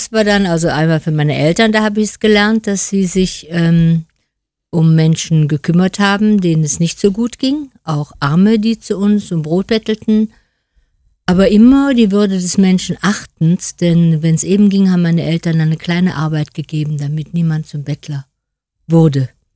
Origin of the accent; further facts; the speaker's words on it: Cologne, North Rhine-Westphalia, Germany; born there; Und ich bin in Braunsfeld zur Welt gekommen. Ja gut, ich bin halt in eine sehr gut katholische Familie hineingeboren, wo der Glaube sehr viel bedeutete.